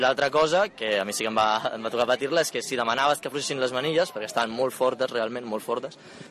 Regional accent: Tiana, Catalonia, Spain; És molt més especial fer una xerrada aquí a Tiana, al meu poble, no?

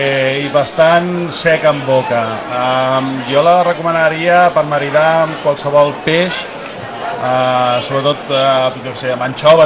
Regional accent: Tiana, Catalonia, Spain; No, nosaltres som de Tiana.

